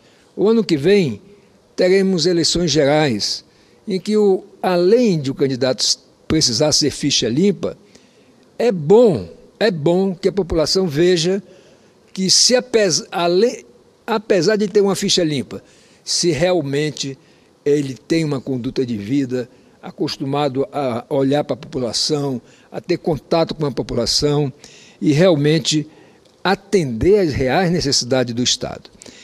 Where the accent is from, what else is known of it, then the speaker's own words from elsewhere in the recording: Roraima, Brazil; eu, como roraimense e como representante do meu estado aqui